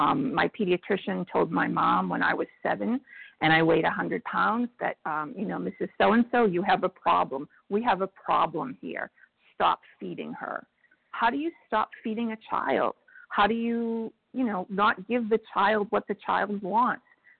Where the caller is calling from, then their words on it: Florida, United States; I'm calling from South Florida.